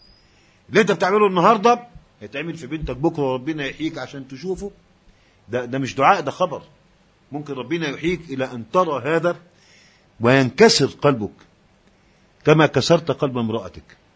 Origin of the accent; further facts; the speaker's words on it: Egypt; احنا كلنا مصريين ونعرف طبيعة المجتمع الذي نشأنا فيه.